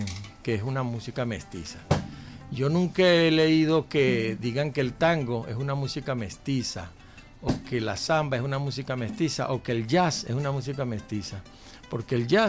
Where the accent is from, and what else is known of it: El Tigre, Anzoátegui, Venezuela; born or raised there